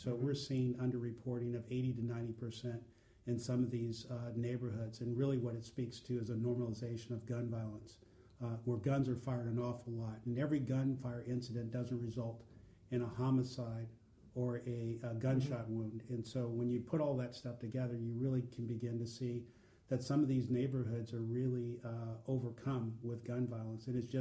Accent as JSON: {"language": "English", "town": "Oakland", "region": "California", "country": "United States", "tie": "born or raised there", "said": "I guess the best analogy I like to use is where I grew up in Oakland, California. Guns fire all the time."}